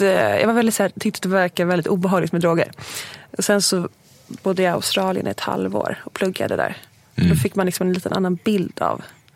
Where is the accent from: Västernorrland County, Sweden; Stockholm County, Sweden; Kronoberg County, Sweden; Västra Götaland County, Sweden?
Stockholm County, Sweden; Segeltorp; jag är uppvuxen i Segeltorp utanför Huddinge. Sen flyttade jag till Lidingö när jag var typ 18-19.